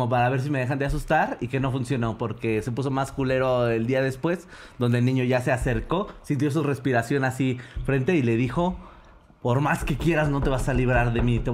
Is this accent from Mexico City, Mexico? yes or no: yes; Iztapalapa, Mexico City, Mexico; Qué bueno que soy de Iztapalapa y ya estoy acostumbrada a esto